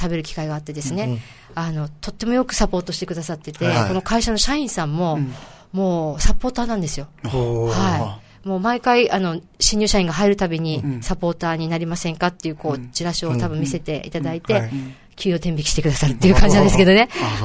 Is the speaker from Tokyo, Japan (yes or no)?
no; Naha, Okinawa, Japan; 私、那覇の泊っていう地域で育ったんですよ。